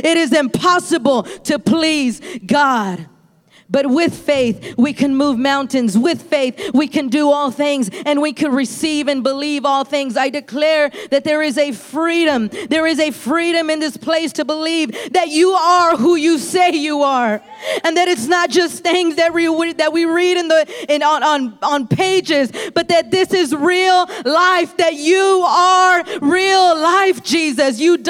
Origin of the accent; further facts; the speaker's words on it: Texas, United States; I'm from Texas. I've never been in this area.